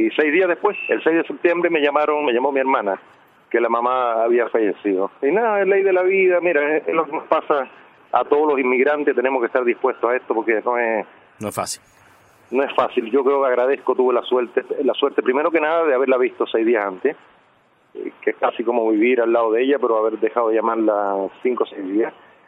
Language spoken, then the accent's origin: Spanish; Cuba; accent: Cuban; por una cosa también del idioma, me costaba mucho, porque hablaba mucho como cubano.